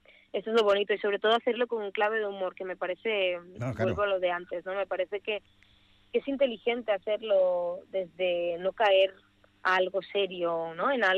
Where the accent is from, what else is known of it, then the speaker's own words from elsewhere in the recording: Catalonia, Spain; yo en mi caso, yo soy del Delta del Ebro, de un pueblecito pequeñito